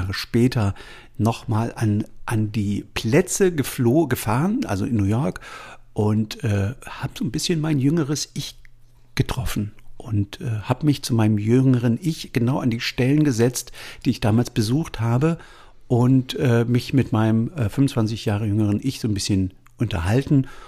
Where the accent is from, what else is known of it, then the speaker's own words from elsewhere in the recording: Halle, Saxony-Anhalt, Germany; Und ich bin ja aus Sachsen-Anhalt ursprünglich und bin in Halle an der Saale aufgewachsen.